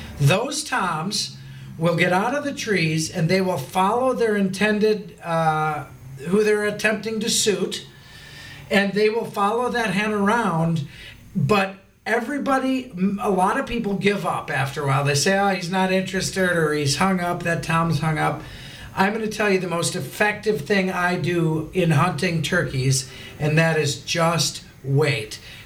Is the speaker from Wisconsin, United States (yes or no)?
yes; Waukesha, Wisconsin, United States; Being a kid from Waukesha, growing up in Wisconsin, and sitting there and watching the sunrise and hear turkeys gobbling with palm trees in the background.